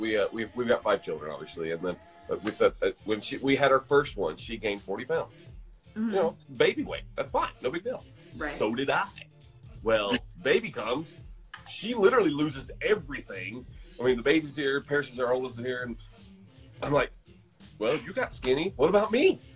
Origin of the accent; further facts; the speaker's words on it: Georgia, United States; but most kids in the South, where I grew up in Georgia